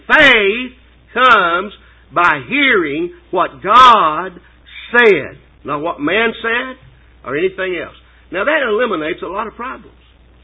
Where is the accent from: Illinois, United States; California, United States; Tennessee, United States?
Tennessee, United States; Signal Mountain; I remember when I was growing up on Signal Mountain, not far from here